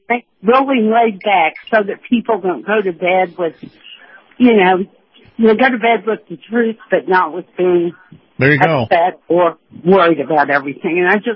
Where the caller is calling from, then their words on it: Kentucky, United States; I'm calling from Kentucky.